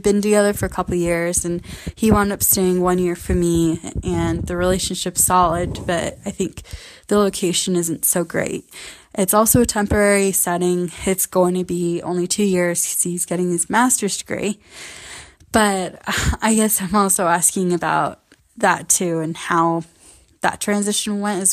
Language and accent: English; Northwest, United States; I'm going to be moving with my boyfriend to the Southwest, and I'm from the Northwest